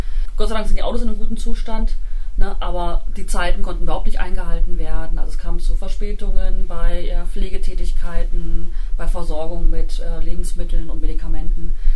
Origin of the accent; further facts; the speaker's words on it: Burguffeln, Hesse, Germany; also born or lived in Kassel; bin fast 41, noch ein paar Tage bis dahin. Bin in Kassel aber geboren, aufgewachsen in Burguffeln bei Krebenstein.